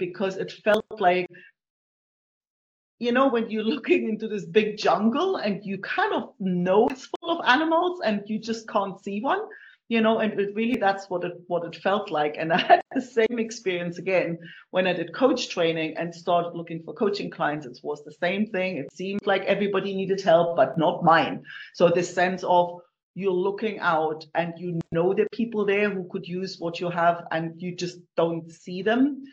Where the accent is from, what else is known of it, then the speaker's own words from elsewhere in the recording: Germany; moved away; I'm originally from Germany, in case you're wondering. And no, I haven't lived in Germany in like some 40 years almost. So I've lived in different countries, different careers.